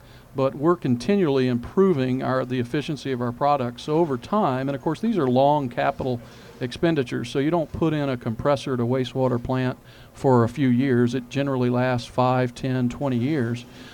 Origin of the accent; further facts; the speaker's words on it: the South, United States; now in Missouri, United States; I'm a native Midwesterner. I grew up in the South and moved up to Missouri about 22 years ago.